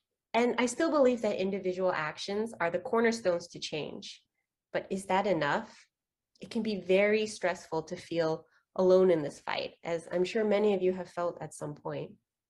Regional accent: Houston, Texas, United States; born and raised in Houston, Texas, the oil and gas capital of the US. And when I say I'm from Houston, most people think this was my ride to school every day, but nope.

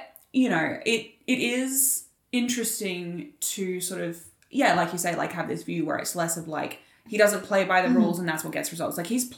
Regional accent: Australia; we're Australian

